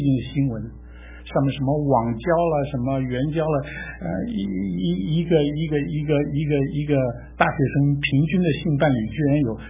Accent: Taiwan; moved away as an adult; also born or lived in Beijing, China; now in United States; 我生在北京，我解放前我生在北京，解放后我生长在台湾，19岁那年来到美国，一直到现在。我在台湾生活了将近16年

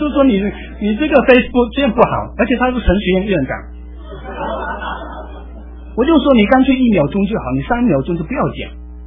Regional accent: China; 我们中国人的背景，我们父母亲跟孩子讲 I love you 吗？

